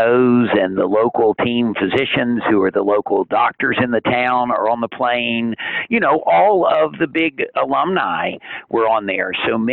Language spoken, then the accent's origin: English; Huntington, West Virginia, United States; born there; Well, I grew up in a small town. I was born in Huntington, West Virginia. Most people remember that area where Marshall University was.